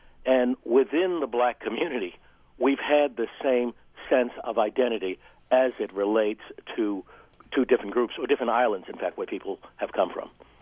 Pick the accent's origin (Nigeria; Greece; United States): United States; Harlem, New York; I'm an African-American. I was raised in Harlem